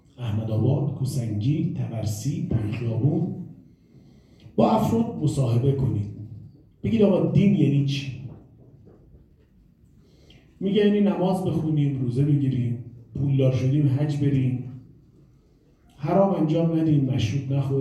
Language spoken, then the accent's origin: Persian; Tehran, Tehran Province, Iran; born there; من متولد تهرانم